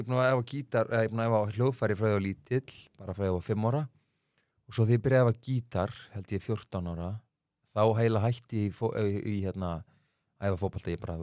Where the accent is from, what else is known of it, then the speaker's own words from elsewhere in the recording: Reykjavík, Capital Region, Iceland; Ég ólst upp í Reykjavík, alltaf á 2 stöðum.